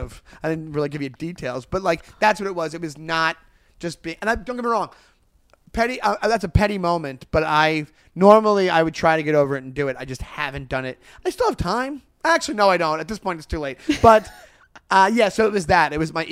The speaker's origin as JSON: {"language": "English", "town": "Long Island", "region": "New York", "country": "United States", "said": "When you're from New York, right? When you grow up in New York, I'm from Long Island."}